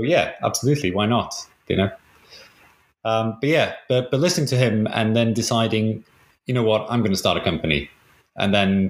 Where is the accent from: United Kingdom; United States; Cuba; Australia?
United Kingdom; Wales; I grew up in Wales. You may have noticed.